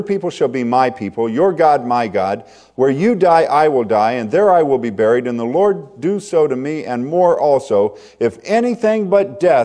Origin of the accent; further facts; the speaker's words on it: Iowa, United States; Now, I grew up in Iowa. My grandfather was a farmer, and what we would do is we would go out to the fields, and with the tractors, they would always cut off the corner of the field.